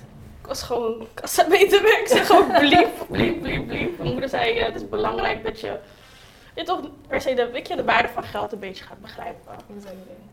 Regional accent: Rotterdam, South Holland, Netherlands; ik kom uit Rotterdam. Mm-hmm. Ik ben opgegroeid in Rotterdam-Noord. Geboren en getogen.

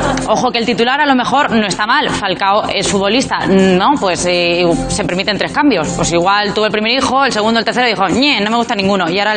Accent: Benidorm, Valencian Community, Spain; yo soy de Benidorm, lo que pasa es que me metieron allí cuando era más joven en la residencia.

